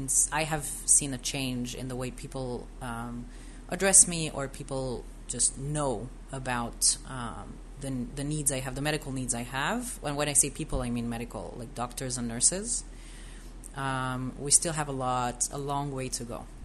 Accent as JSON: {"language": "English", "town": "Strasbourg", "region": "Grand Est", "country": "France", "tie": "born or raised there", "also_born_or_lived": "Jerusalem", "moved": "as an adult", "lives_now": "Beersheba, Israel", "said": "I was born in France. My parents are French. I grew up in Jerusalem as a kid, but then I spent most of my teenage years and young adult life in Strasbourg in France. And then I made Aliyah when I was 22."}